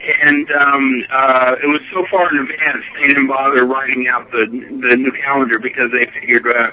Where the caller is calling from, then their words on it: California, United States; Calling from California.